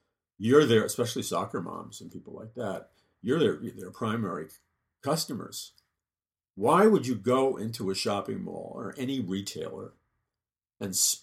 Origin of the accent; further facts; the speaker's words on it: New York City, New York, United States; I said, I grew up in New York City in Jackson Heights, Queens, which was a predominantly Jewish neighborhood.